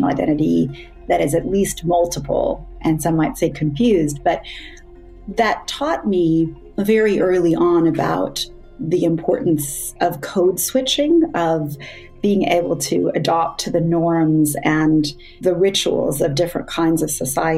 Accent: Germany; also born or lived in India; now in United States; I was born in India to an Indian father with a German mother and a German passport.

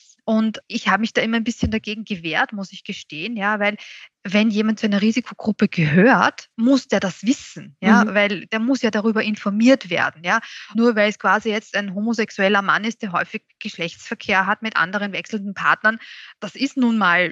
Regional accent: Austria; Ja, ich glaube, das sehen wir jetzt an und für sich schon, aber nicht nur bei uns in Österreich, auch international wird diese Kurve letztendlich ein bisschen flacher der neuen Erkrankungen.

